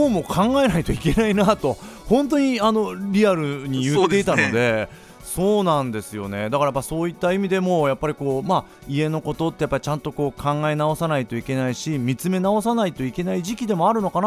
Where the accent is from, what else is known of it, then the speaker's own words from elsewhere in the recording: Oita, Japan; 僕の地元大分でもねちょっと被害が出てたりとか